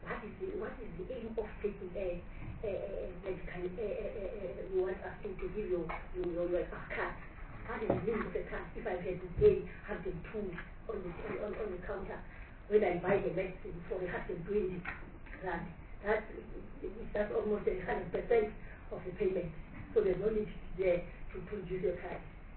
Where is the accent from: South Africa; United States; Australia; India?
South Africa; Eastern Cape; I am from Eastern Cape.